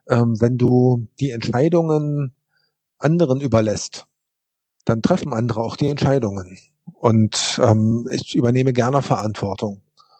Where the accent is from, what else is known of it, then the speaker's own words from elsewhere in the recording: Berlin, Germany; Ich bin in Lichtenberg geboren, hier bin ich verwurzelt, hier lebe ich mit meiner Familie, hier sind meine Kinder geboren worden. Ich bin Lichtenberger durch und durch.